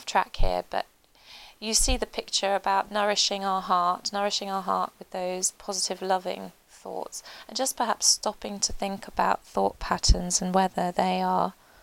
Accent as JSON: {"language": "English", "country": "United Kingdom", "said": "certainly as British people, told how we need to be humble"}